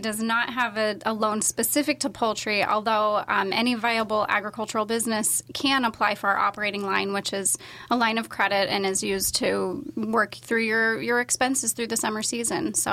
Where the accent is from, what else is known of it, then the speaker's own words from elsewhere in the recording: Dayton, Ohio, United States; I grew up in Dayton, Ohio, so farthest from a farm is probably anybody else here.